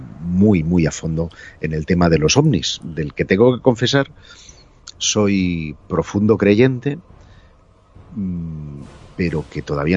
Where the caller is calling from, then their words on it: Sant Quirze del Vallès, Catalonia, Spain; also born or lived in Terrassa; En Barcelona estoy, nací en Terrassa, pero te hablo desde Sant Quirze del Vallès, que es una población relativamente pequeña, muy bien situada